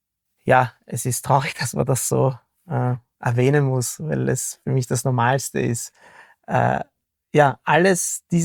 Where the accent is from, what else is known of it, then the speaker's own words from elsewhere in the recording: Vienna, Austria; als Wiener Spieler